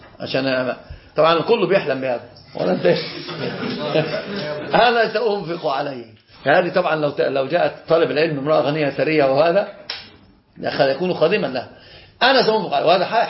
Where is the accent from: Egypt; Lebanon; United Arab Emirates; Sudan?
Egypt; عندنا في مصر مثل شائع جدا ذائع في مصر